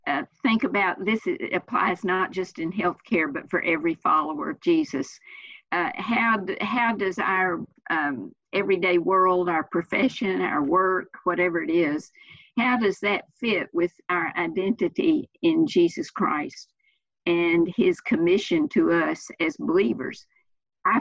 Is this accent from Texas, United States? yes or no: yes; Fort Worth, Texas, United States; I grew up in Fort Worth, Texas. This is home.